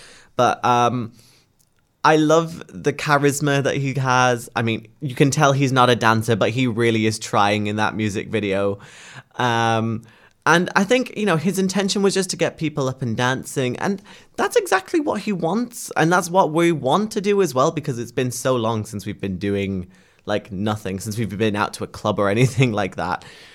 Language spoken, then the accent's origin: English; Ireland; I'm not necessarily from the UK, I'm actually from Ireland.